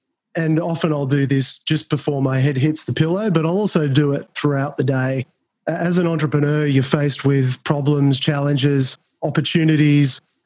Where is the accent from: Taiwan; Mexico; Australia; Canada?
Australia; moved away as an adult; also born or lived in Singapore; now in United States; I lived 4 years in Singapore. I grew up in Australia, moved to Singapore for 4 years. And then in mid-2016, I moved to the US